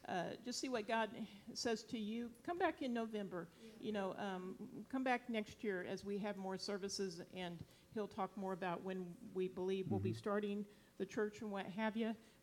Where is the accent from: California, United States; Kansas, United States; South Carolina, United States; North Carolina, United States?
Kansas, United States; Kansas City; also born or lived in Missouri; I grew up in Kansas City, Shawnee Mission, Kansas, Miriam. Yeah. But we were on the Missouri side as well for a period.